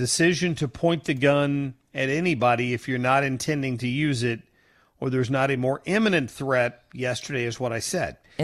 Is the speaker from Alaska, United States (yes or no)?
no; Ohio, United States; I've got people I grew up with in Southern Ohio